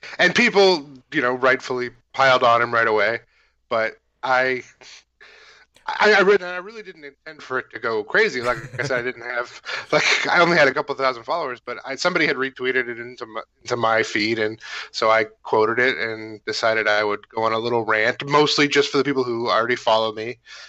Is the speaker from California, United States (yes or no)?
yes; San Francisco, California, United States; I grew up in San Francisco, and my wife and I lived there for a long time.